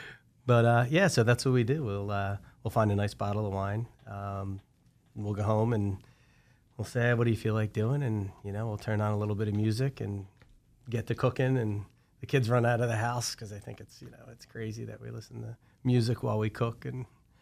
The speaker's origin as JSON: {"language": "English", "town": "Haddonfield", "region": "New Jersey", "country": "United States", "tie": "born or raised there", "said": "I am, yeah. Born and raised. I was born over in Haddonfield, New Jersey. I live in Haddon Township right next door. As a matter of fact, right across the street from me is Haddonfield. So I'm like on the edge of where I grew up"}